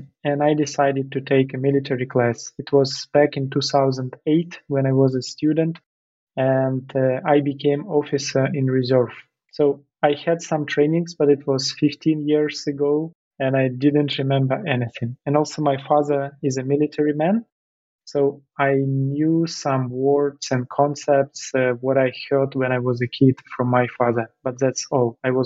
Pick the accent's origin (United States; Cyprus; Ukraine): Ukraine; moved away as an adult; now in Denmark; I'm Ukrainian and I'm from Ukraine. And at the end of 2022, I moved to Denmark.